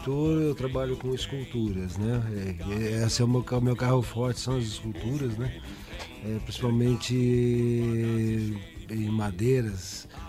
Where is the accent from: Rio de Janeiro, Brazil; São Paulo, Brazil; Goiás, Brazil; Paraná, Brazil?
Paraná, Brazil; Londrina; Eu sou londrinense mesmo.